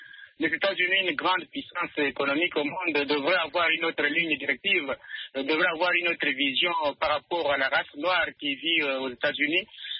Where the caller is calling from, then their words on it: Kasaï, DR Congo; Je suis de la République démocratique du Congo, madame, précisément dans la province du Kasaï.